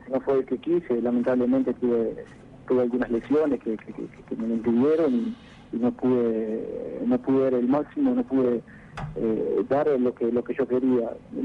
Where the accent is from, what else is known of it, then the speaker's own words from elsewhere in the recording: Buenos Aires, Argentina; tenía 5 años, 6, fue en mi pueblo, en Juan Lacase, que es enfrente a La Plata, donde a mi pueblo nos dicen Sabalero, por los sábalos que salen en el río.